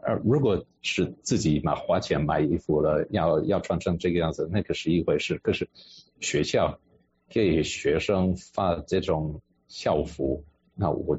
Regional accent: United States; now in Taiwan; 可以这样说，因为我们在美国长大了，那现在我不敢说，因为我这几年我一直都在台湾。

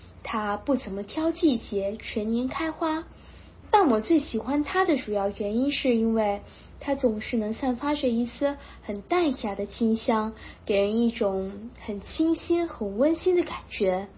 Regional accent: Philippines; 今年19岁，来自菲律宾小油莲。我是在菲律宾土生土长的华侨，在这里生活、读书、成长。我基本上每年暑假的时候都会回老家泉州

